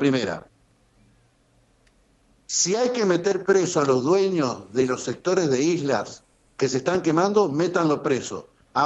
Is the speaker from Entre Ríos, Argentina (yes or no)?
yes; Victoria, Entre Ríos, Argentina; nosotros somos de Victoria, pero yo no quemo islas?